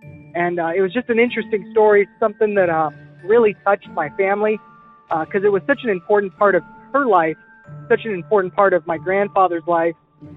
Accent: Idaho, United States; I'm from Idaho.

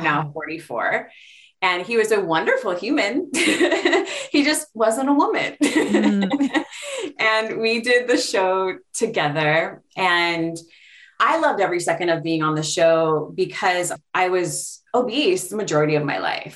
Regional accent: Honolulu, Hawaii, United States; we're born and raised in Honolulu, Hawaii, and I come from a place of what's called pono, right?

